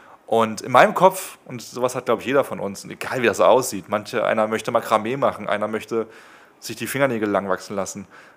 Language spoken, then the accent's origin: German; Germany; Kann ich als Deutscher bestimmt bringen, oder?